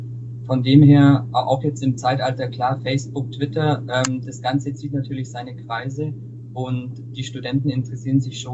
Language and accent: German; Augsburg, Bavaria, Germany; born there; ich bin 29 Jahre alt und komme ja gebürtig aus Augsburg und studiere auch an der FH hier in Augsburg, Internationales Management.